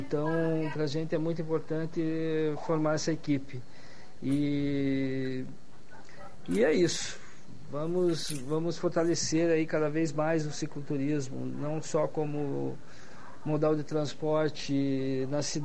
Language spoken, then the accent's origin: Portuguese; Curitiba, Paraná, Brazil; born there; also born or lived in São Paulo / Rio de Janeiro / Brasília / Belo Horizonte; E hoje tenho raízes em Curitiba, eu nasci aqui em Curitiba, mas já morei em vários estados onde a bicicleta, para mim, era o meu veículo, né? Não só São Paulo, Rio de Janeiro, Brasília, Belo Horizonte.